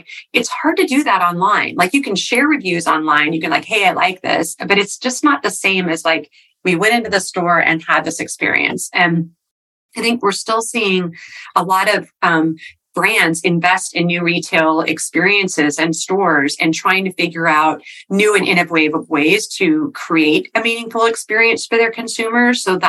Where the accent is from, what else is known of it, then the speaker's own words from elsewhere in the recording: Cannon Beach, Oregon, United States; I grew up in a small rural part of Oregon. I grew up in Cannon Beach.